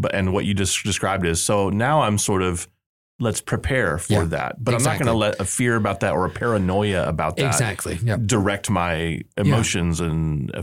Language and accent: English; Vermont, United States; And I wanted Paul mainly because he was coming from Vermont and I came from Vermont.